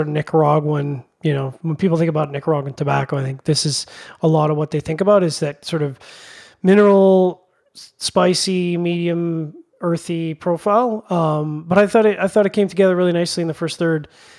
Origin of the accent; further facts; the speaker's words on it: Canada; I'm Canadian.